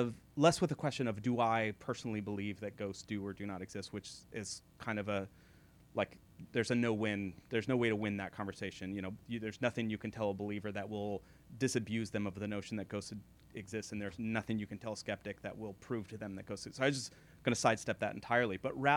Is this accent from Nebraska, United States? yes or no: no; San Jose, California, United States; I grew up in San Jose, California. So anybody here know the Winchester Mystery House, which is a couple of people?